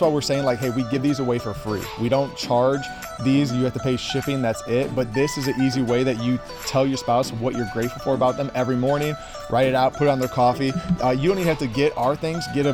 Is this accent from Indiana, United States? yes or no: yes; Indiana, United States; Again, we are from we're from Indiana. We just moved to Southern California.